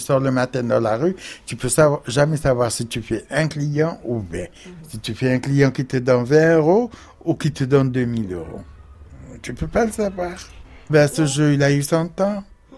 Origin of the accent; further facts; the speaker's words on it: Algeria; moved away as an adult; j'avais 27 ans, je venais d'arriver d'Algérie. J'avais 28 ans, là.